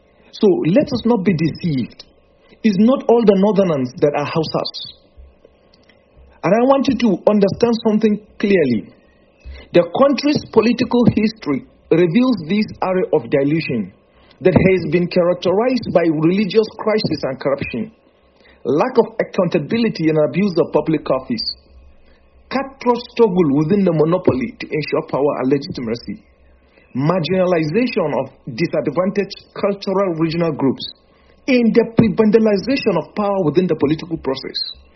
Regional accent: Gombe State, Nigeria; I am a Tera man, not a Hausa man. The fact that I'm from Gombe State

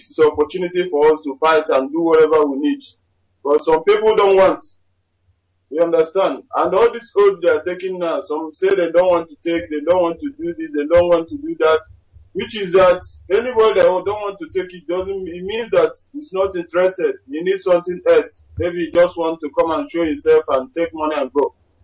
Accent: Agwata, Anambra, Nigeria; I'm from Agwata.

